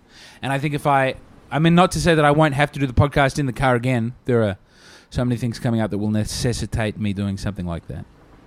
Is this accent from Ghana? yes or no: no; Australia; But to not have blue tack at an office shop was so confronting to me as an Australian that I exploded.